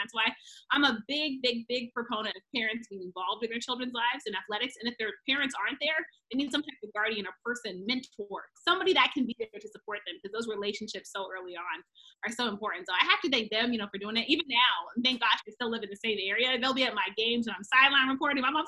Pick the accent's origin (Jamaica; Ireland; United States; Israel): United States; DMV; I love the DMV. Like, I am the DMV. Like, it's my hometown.